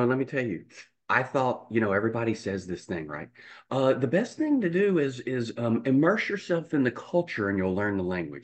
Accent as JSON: {"language": "English", "country": "United States", "said": "Well, I'm originally from the States. You can tell that by opening my mouth. It's not too hard."}